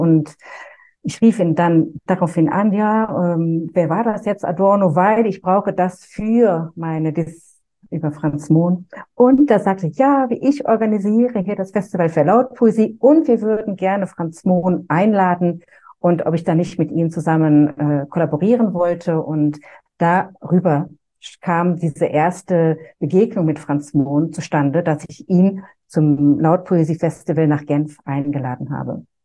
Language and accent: German; Düsseldorf, North Rhine-Westphalia, Germany; also born or lived in Opladen; now in Geneva, Switzerland; Ich bin in Opladen geboren, aber ich lebe, hatte dann ab dem 4. Lebensjahr in Düsseldorf gelebt.